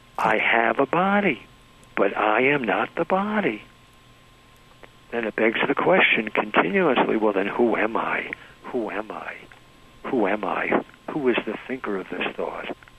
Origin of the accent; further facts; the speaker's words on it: United States; I'm an American, but I was always motivated by two principles, and that is philosophy and practicality.